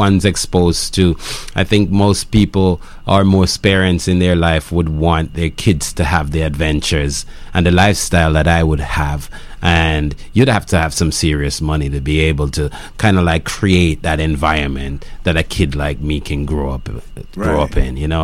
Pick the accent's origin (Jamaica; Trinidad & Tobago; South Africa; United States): Jamaica; moved away as an adult; Growing up in Jamaica is different from what growing up Jamaica meant when I was growing up in Jamaica. Because, I used to often tell people that I grew up poor. I grew up from a poorer family